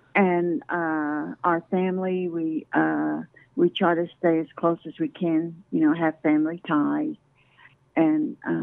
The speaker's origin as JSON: {"language": "English", "town": "Oklahoma City", "region": "Oklahoma", "country": "United States", "tie": "born or raised there", "said": "Well, my parents, they spoke fluent Kiowa. But when we were growing up, I grew up in Oklahoma City."}